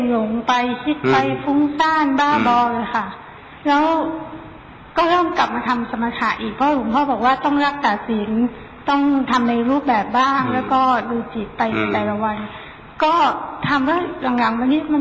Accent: Chiang Mai, Thailand; หนูมาจากเชียงใหม่ค่ะ

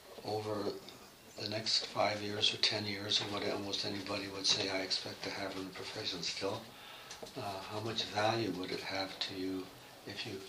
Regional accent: Oregon, United States; I grew up in Oregon, outside of Portland.

